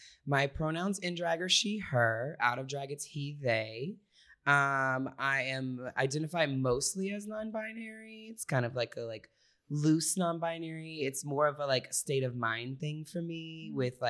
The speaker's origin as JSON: {"language": "English", "region": "Louisiana", "country": "United States", "said": "I am. I hail from the Acadiana region of Louisiana, cute. Which means I'm Cajun French. I'm also Spanish from Spain."}